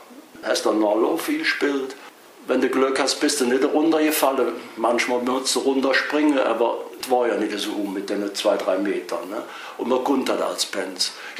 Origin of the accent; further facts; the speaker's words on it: Cologne, North Rhine-Westphalia, Germany; Geboren wurde ich im Weihertal im Keller. Es fehlen wieder die Bomben. Es war nahe um 3 Uhr. Aber aufgewachsen bin ich in Nippes. Mein Eltern hatten ein kleines Geschäft auf der Nielerstraße.